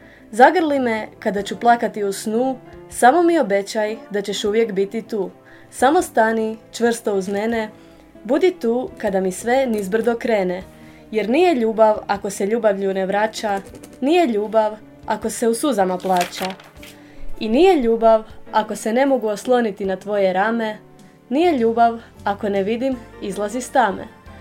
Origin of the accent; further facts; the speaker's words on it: Lokve, Primorje-Gorski Kotar County, Croatia; Dolazim iz Lokava, imam 17 godina.